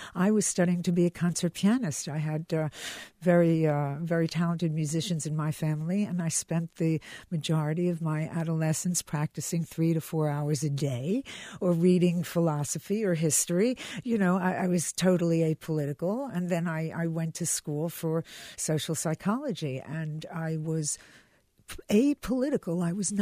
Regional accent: Philadelphia, Pennsylvania, United States; I grew up in Philadelphia.

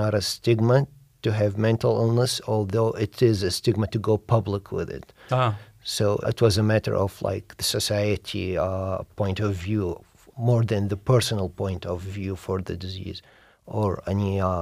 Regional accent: Iraq; moved away; also born or lived in Jordan; I'm originally from Iraq. Once I left Iraq to Jordan

